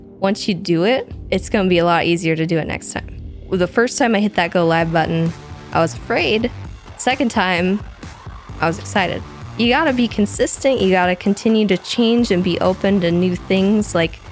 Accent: Missouri, United States; now in Washington, United States; I grew up in Washington State for a long time. And then when I was about 8, I think we moved to Missouri. And I lived in Missouri for 16 years or so.

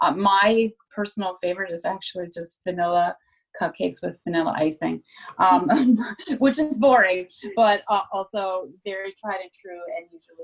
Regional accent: Canada; So it's not a huge stretch to write as a Canadian to write Chicago, because Chicago is in a lot of ways similar to Toronto.

